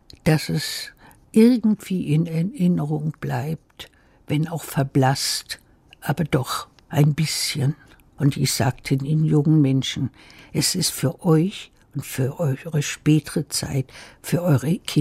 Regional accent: Berlin, Germany; born there; Berlin ist meine Heimat. Ich bin hier geboren. Ich fühle mich als Berlinerin. Ich fühle mich als Deutsche. Ich gehöre hierher. Ich bin hier, ich sage immer, mit Spreewasser getauft.

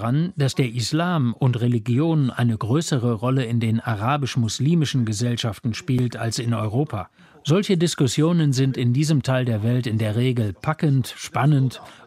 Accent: Algeria; Nehmen wir meine Heimat Algerien als Beispiel.

